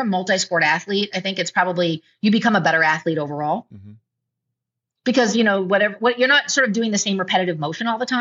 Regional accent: California, United States; And growing up in California, we were outside a lot.

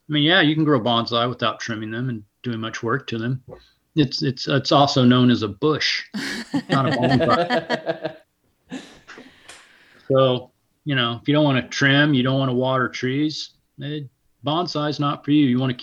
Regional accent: Bloomington, Indiana, United States; I had like a whole bunch of aquariums growing up in Bloomington, Indiana.

